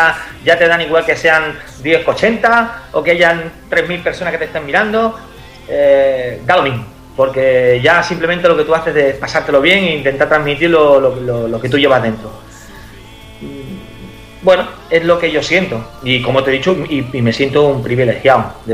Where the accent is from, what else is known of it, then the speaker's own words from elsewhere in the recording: San Fernando, Andalusia, Spain; now in Catalonia, Spain; pero después está a … que de hecho es un canto a mi tierra, uh-huh. hago ese cante a mi tierra nombrando San Fernando